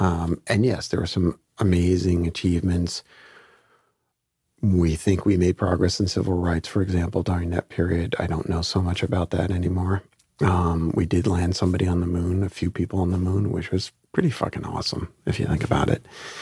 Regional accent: Brooklyn, New York, United States; So I grew up in Flatbush, East 26th Street and Avenue D, 377 East 26th Street between D and Clarendon Road, just to be specific.

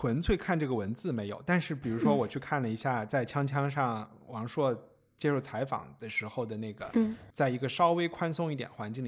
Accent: China; 就是在所有我们中国人和长辈和权力的关系里都是这样的

